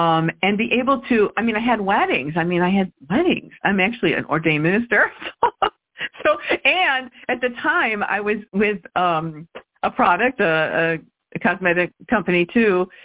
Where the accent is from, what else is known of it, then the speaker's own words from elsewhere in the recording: New York, United States; Oh, you know, I'm from New York, so I don't get over that way too much.